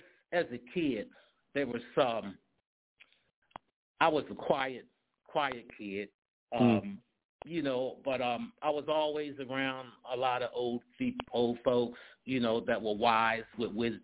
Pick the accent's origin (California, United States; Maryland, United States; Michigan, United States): Maryland, United States; Baltimore; My hometown is Baltimore, Maryland.